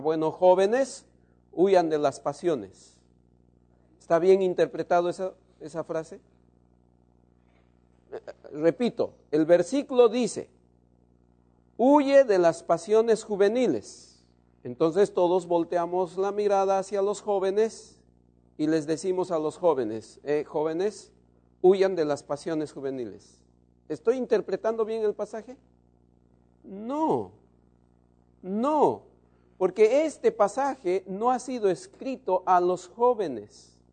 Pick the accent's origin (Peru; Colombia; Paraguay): Peru; En mi país, en Perú, se usa una frase, dicen, viejo rabo verde.